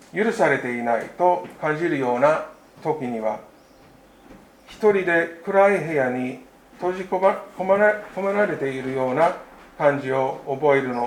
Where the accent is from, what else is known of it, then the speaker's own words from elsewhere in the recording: United States; Japanese is a second language; さて、私の故郷はアメリカですが、そのアメリカの南部に暮らしている素朴な人たちの間で